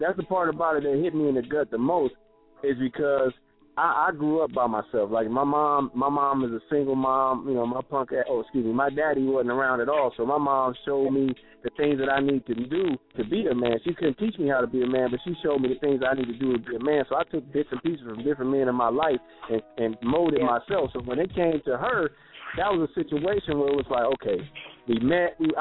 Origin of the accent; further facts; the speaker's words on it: Watts, California, United States; Like, I'm from Watts, originally from Watts. I grew up in the hood. Moms took me out of the hood, took me to the suburbs